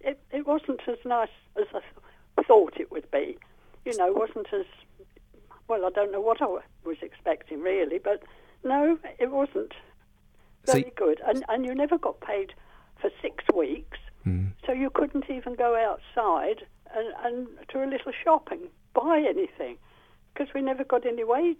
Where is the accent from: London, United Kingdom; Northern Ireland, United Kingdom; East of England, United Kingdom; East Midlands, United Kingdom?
London, United Kingdom; Well, I was from London. I joined the Land Army when I was living in London and was taken out to Wiltshire